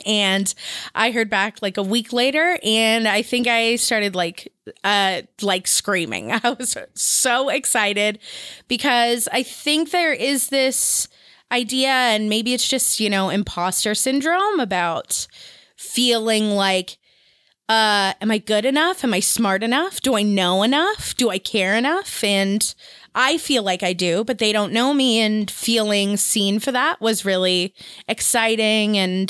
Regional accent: California, United States; I'm originally from the Bay Area, but I had never been to an Amoeba location until I moved to Southern California.

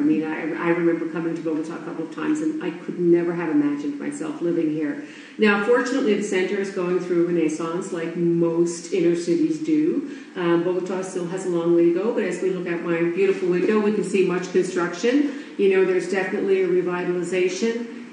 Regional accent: Newfoundland and Labrador, Canada; I mean, I'm a kid from Newfoundland, what did I know, right?

